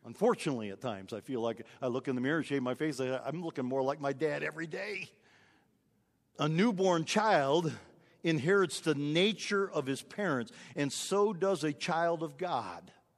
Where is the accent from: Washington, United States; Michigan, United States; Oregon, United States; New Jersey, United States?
Michigan, United States; moved away; You know, I grew up in Michigan on a dairy farm, and I don't go back there very often.